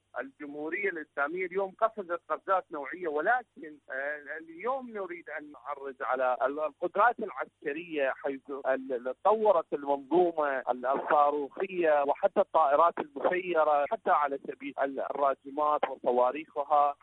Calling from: Iraq; من العراق

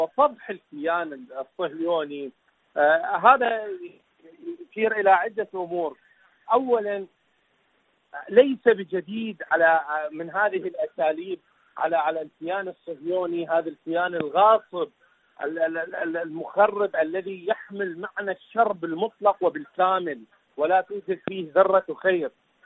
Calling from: Iraq; من العراق، شكرا جزيلا لكم

